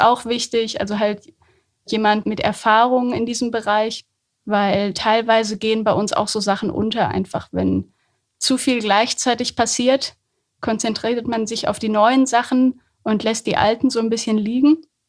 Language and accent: German; Höxter, North Rhine-Westphalia, Germany; Aus Höxter. Mhm. Also ja, ist ja direkt neben Holzminden